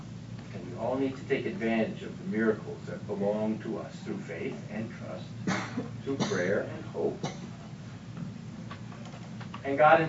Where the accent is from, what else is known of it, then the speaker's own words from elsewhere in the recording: Michigan, United States; the motto of my home state, Michigan